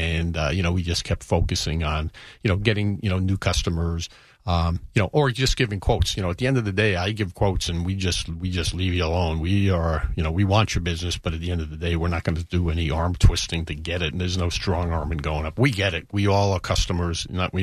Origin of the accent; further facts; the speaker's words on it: Bronx, New York, United States; I'm from New York, the Bronx, so I'm a Yankee fan.